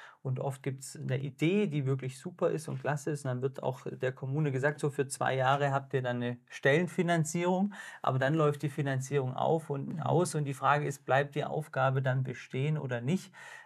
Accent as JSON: {"language": "German", "region": "Baden-Württemberg", "country": "Germany", "said": "ich komme aus dem Hohenlohischen, also die andere Seite von Baden-Württemberg. Bin 31 Jahre alt, verheiratet, zwei Kinder"}